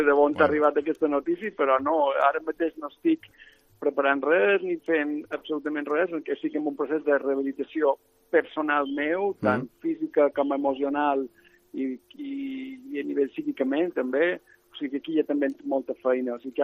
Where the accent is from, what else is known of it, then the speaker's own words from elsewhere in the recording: Balearic Islands, Spain; Primer, com a mallorquí, com a balear, com a ciutadà d'aquest arxipèlag i d'aquestes illes tan meravelloses